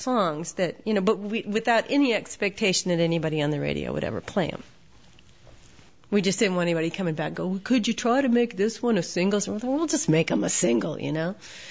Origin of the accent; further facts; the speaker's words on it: South Dakota, United States; And it kind of sums up an aspect of my growing up in South Dakota, you know, and the kind of isolation you feel as sort of literally in a place like